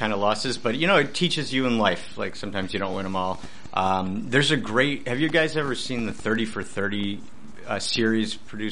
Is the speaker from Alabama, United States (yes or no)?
no; New York, United States; Yeah, I grew up in Western New York, so the only thing we really had, Buffalo Bills.